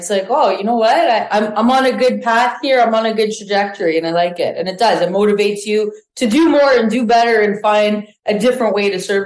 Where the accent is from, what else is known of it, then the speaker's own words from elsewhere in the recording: Thornhill, Ontario, Canada; also born or lived in Richmond Hill; So my childhood was like Thornhill, Richmond Hill.